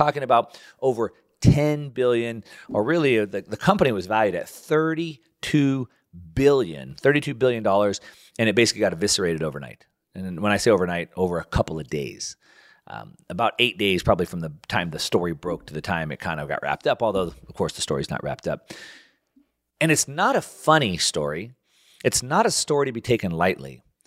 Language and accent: English; United States; I believe, as an American, everything is free.